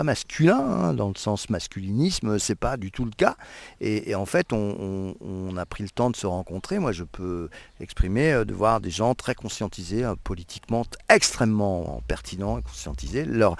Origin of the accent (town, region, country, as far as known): Saint-Nazaire, Pays de la Loire, France